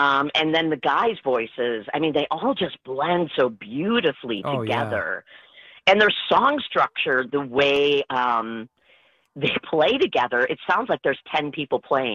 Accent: Wisconsin, United States; I grew up just outside of Green Bay, you know.

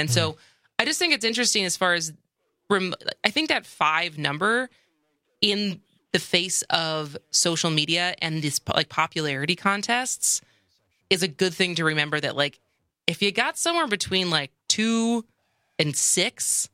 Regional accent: Madison, Wisconsin, United States; now in Milwaukee, United States; when I got back to Milwaukee, and I moved to Milwaukee because I'm from Madison

